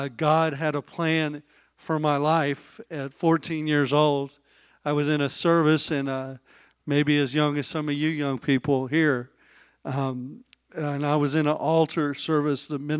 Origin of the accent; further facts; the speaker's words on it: Oklahoma, United States; also born or lived in Japan; my wife and I grew up in Oklahoma. I was actually born in Japan. So I have a little label behind my collar that says made in Japan.